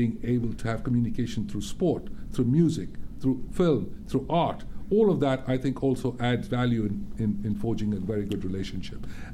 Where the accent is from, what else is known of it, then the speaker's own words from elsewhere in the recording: Chennai, Tamil Nadu, India; So I could go back to Chennai, to my hometown